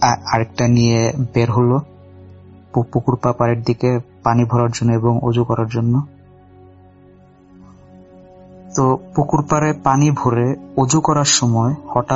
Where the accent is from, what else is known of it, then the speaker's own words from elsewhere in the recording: Comilla, Chittagong Division, Bangladesh; তো আমাদের গ্রামের বাড়ি কুমিল্লায়